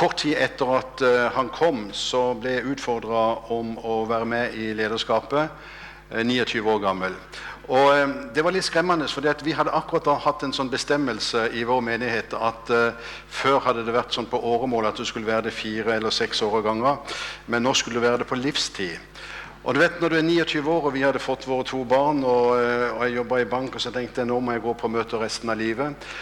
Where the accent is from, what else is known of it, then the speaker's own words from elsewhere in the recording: Kristiansand, Agder, Norway; jeg vokste opp i Philadelphia i Kristiansand. Og har hatt liksom hele mitt barne, ungdom og voksne liv i menigheten.